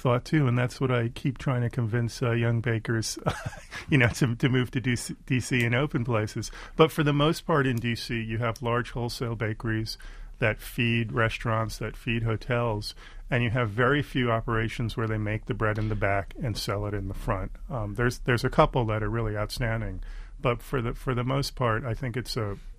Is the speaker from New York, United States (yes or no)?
yes; Brooklyn, New York, United States; because I grew up in Brooklyn as well and went to a lot of these bakeries.